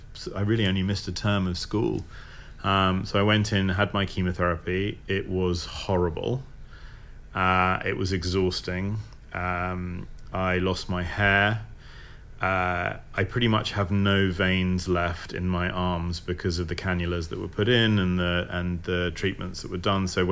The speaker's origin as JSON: {"language": "English", "town": "Roehampton", "region": "London", "country": "United Kingdom", "tie": "born or raised there", "said": "As I say, I grew up in Roehampton, so it's not very far away."}